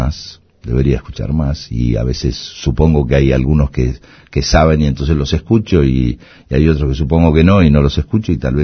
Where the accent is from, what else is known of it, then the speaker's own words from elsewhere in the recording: Argentina; Me gustaría que la selección argentina juegue como los argentinos somos